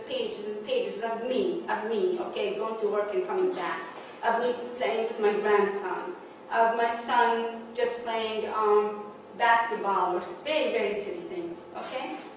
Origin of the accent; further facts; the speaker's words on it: Jordan; interested in knowing, you know, his heritage and where we came from and stuff like that, because we came from Jordan.